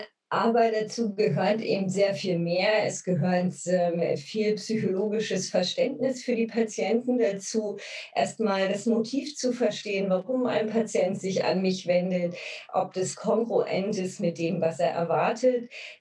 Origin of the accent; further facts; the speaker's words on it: Brandenburg, Germany; Ich bin in einer Landarztpraxis im Spreewald groß geworden